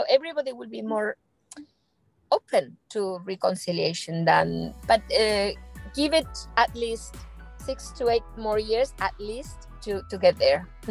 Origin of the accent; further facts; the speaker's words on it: Spain; every country, including mine, which I'm from Spain, I still remember the boom years